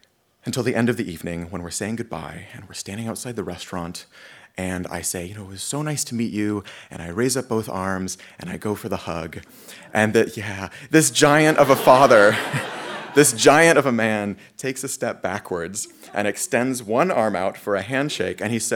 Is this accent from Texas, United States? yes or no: yes; Texas, United States; I don't know if it was just that I was born and raised in Texas